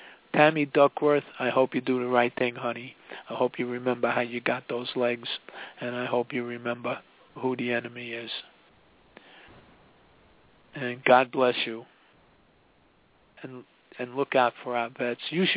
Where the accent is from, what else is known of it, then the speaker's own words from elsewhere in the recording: New York, United States; where are you from? I say, I'm from New York. Oh, you're big shot.